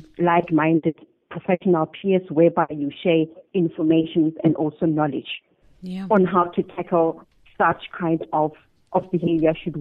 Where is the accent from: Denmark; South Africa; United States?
South Africa; Ramurano, Limpopo; I was born in Limpopo province in a village called Ramurano, Ramelepo. Mm-hmm. And I did my high school there.